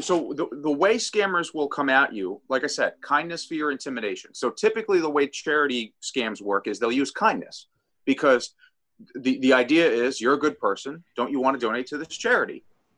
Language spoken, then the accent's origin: English; New York, United States; Sorry, I'm from Long Island.